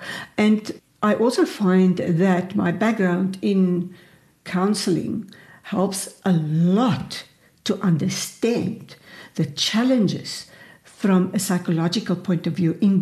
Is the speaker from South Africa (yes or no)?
yes; Free State, South Africa; I grew up in the Free State on a farm, and then I studied at the Free State University, but I studied music.